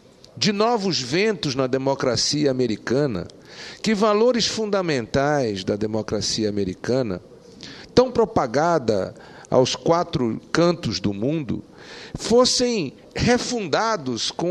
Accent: Amazonas, Brazil; Na minha terra, lá no Amazonas, tem um adágio, um ditado popular, muito conhecido.

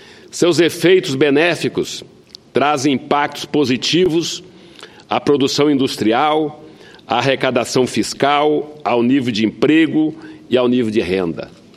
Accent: Santa Catarina, Brazil; eu que sou catarinense também

